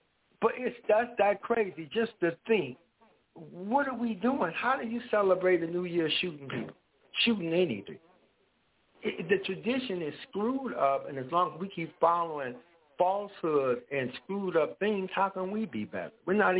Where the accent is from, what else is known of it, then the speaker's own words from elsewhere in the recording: the South, United States; But we came from the South where people waved at strangers on the passing by their house.